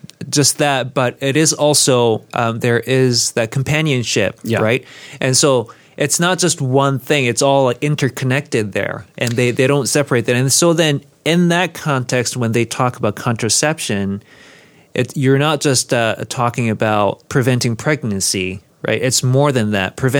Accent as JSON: {"language": "English", "country": "South Korea", "tie": "born or raised there", "said": "I grew up Roman Catholic in Korea"}